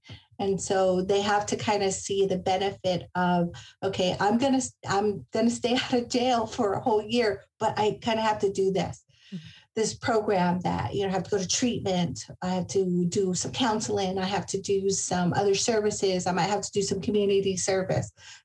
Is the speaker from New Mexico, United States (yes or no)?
yes; New Mexico, United States; there were some tribes I know in my home state of New Mexico that are still closed.